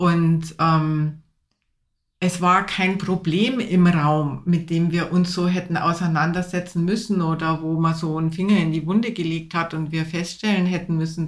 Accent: Bavaria, Germany; wir sind in Bayern aufgewachsen, in einem sehr kleinen Ort, der sehr religiös ist, wo auch man sehr an Traditionen hängt

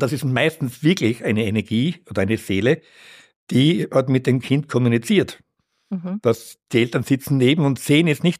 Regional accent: Austria; da muss wirklich schon die Hütte brennen bei uns in Österreich

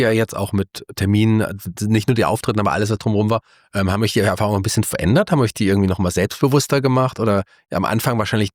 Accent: Fulda, Hesse, Germany; born there; bin auch gebürtiger Fulda

